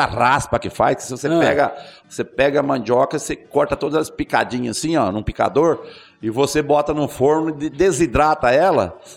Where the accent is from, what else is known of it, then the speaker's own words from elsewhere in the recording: Martinho Prado, São Paulo, Brazil; also born or lived in Conchal; Eu nasci em Conchal, mas nós mudamos assim para 10 quilômetros de Conchal, já pulo um rio, aí se chama Martinho Prado, onde eu cresci, um vilarejo, no município de Mogi Guaçu já.